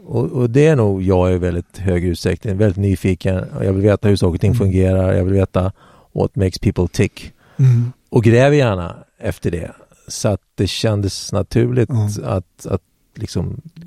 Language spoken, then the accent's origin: Swedish; Eskilstuna, Södermanland, Sweden; born there; Ja, där är jag född faktiskt.